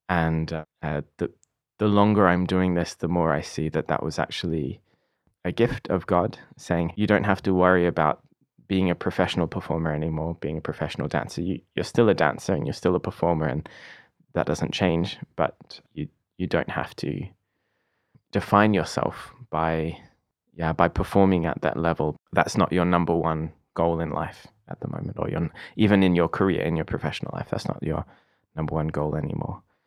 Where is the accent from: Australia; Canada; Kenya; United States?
Australia; Perth, Western Australia; moved away as an adult; now in Berlin, Germany; Well, originally I'm from Australia. I grew up in, all around Australia, but mostly in Perth, which if you look at a picture of Australia is the bottom left.